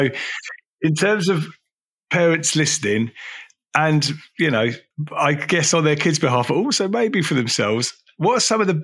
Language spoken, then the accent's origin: English; Harpenden, East of England, United Kingdom; You know, I'm from Harpenden. Everyone kind of is the same here.